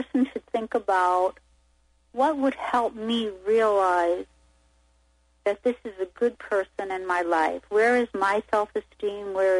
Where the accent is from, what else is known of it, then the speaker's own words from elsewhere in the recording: New York, United States; 1,000 years ago, when I was growing up in New York, and you know, a tough neighborhood